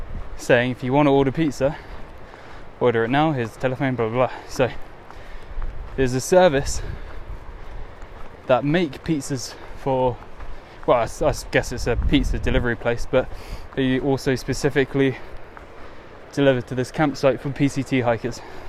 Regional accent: England, United Kingdom; There's so many naked people, and we're just English prudes, we don't know what to do.

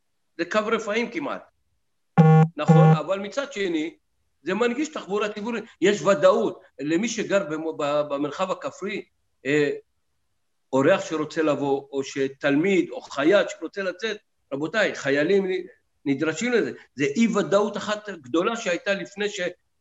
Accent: Beersheba, Southern District, Israel; אני גדלתי בבאר שבע

